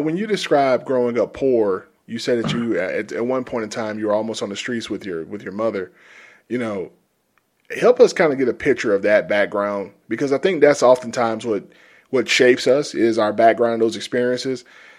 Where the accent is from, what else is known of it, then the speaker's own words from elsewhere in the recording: Georgia, United States; I grew up in South Georgia, and it's very rural, you know, agrarian society, economy.